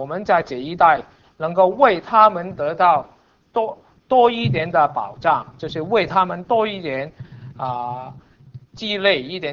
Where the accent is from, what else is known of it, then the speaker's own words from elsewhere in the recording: China; 那我们中国人有一个很好的美德。